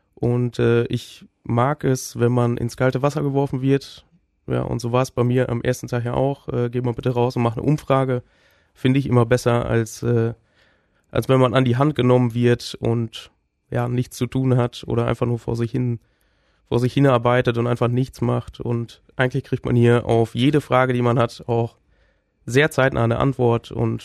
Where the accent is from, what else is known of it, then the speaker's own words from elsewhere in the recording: Riesenbeck, North Rhine-Westphalia, Germany; born there; Also ich studiere Medienwirtschaft und Journalismus in Wilhelmshaven und komme gebürtig aus Riesenbeck.